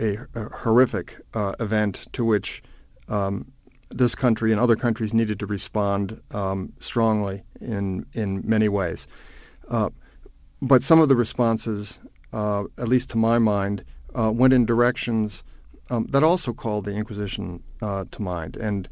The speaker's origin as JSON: {"language": "English", "country": "United States", "said": "I am a Catholic and I am an American"}